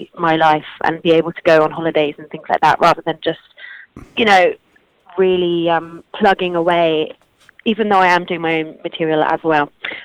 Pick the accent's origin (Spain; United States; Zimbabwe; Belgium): Spain; now in United Kingdom; I was coming from Spain. I knew no one in England